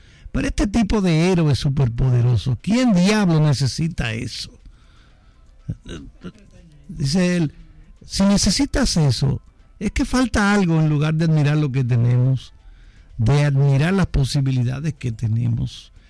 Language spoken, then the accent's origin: Spanish; Mexico; Pero como soy mexicano